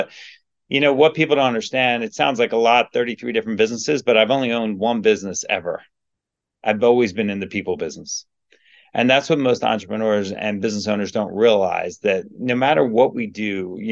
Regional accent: New Jersey, United States; I grew up on the Jersey Shore in New Jersey, and, like, you know, it was 4 months of hurry and 8 months of worry.

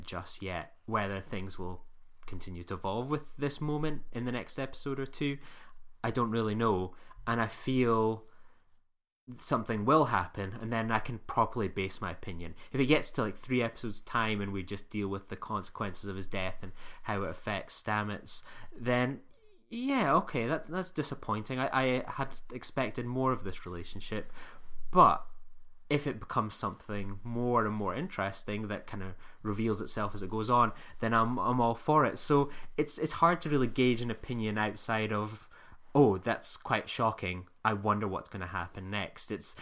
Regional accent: Edinburgh, Scotland, United Kingdom; I can't give you what sounds like a more typical Scottish accent than my one, even though I'm from Edinburgh.

